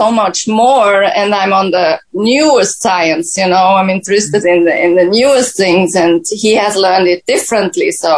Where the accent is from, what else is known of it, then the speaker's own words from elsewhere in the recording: Switzerland; Yes, I'm from Switzerland, so we have half of the vaccines there